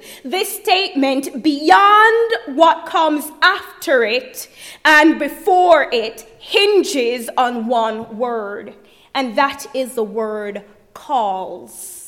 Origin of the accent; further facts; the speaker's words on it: Jamaica; I mentioned that I'm Jamaican